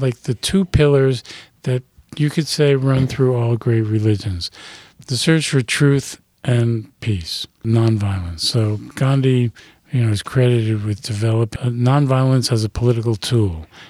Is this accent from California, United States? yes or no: no; New Jersey, United States; I'm Jewish from New Jersey. The street I grew up on, there were like 25 houses. There were three non-Jewish families there.